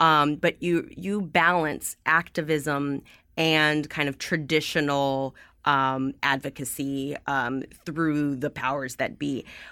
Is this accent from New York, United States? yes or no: no; California, United States; You know, I've been to a variety of protests growing up in the Bay Area